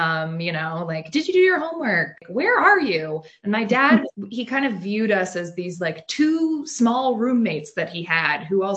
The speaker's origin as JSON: {"language": "English", "town": "New York City", "region": "New York", "country": "United States", "tie": "born or raised there", "said": "I grew up in New York City. So in New York City, everyone's parents are weird. I grew up in like Soho and Harlem"}